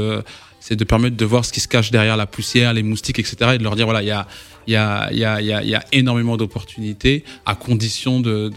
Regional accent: France; moved away as an adult; now in Mali; Je suis né en France, grandi en France, j'ai fait mes études en France.

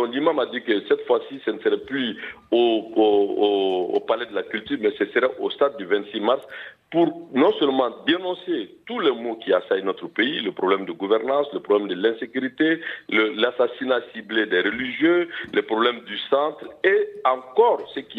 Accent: Mali; Et donc, du coup, nous sommes des Maliens.

